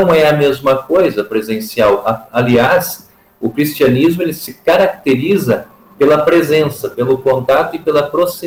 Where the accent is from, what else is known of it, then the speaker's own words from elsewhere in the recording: Rebouças, Paraná, Brazil; Então, eu sou natural de Rebouças, então é bem pertinho aí de União da Vitória também